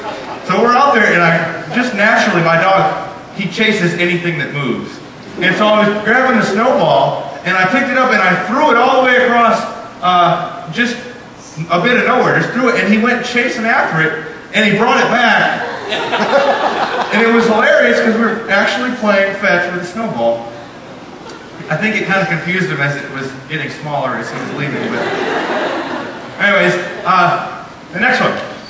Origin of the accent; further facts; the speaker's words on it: Wisconsin, United States; I grew up in Wisconsin